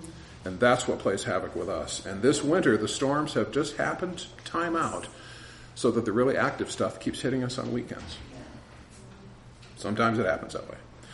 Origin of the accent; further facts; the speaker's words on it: Michigan, United States; I grew up in Michigan.